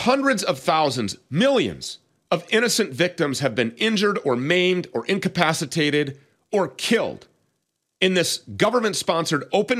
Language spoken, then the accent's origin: English; Minnesota, United States; All of the hemp is sourced right here in my home state of Minnesota.